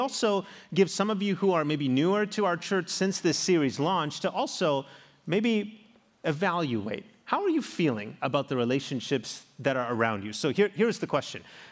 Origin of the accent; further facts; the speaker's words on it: South Africa; accent: South African; moved away; boy, I used to have this sophisticated South African accent. And every time I travel back to my home country, my childhood accent starts to show up.